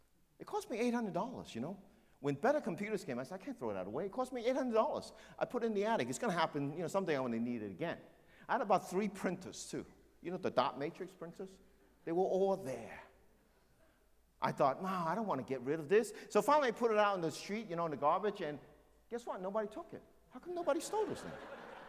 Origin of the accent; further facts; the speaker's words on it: Hong Kong; born there; We were refugees, some of you know that. I shared with you before, from China to Hong Kong. And I was born in Hong Kong, but my family, they were rich in China.